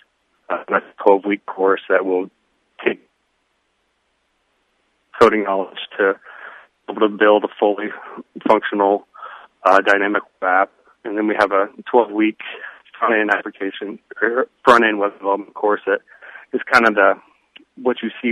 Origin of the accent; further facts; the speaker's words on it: Galesburg, Illinois, United States; moved away as an adult; now in Chicago, United States; I'm a Galesburg native. I was born and raised in Galesburg. Currently live in Chicago.